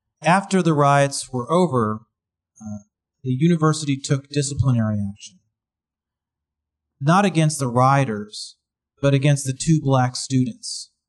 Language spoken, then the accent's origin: English; Michigan, United States; born there; I had to explain to them that that I was born outside of Detroit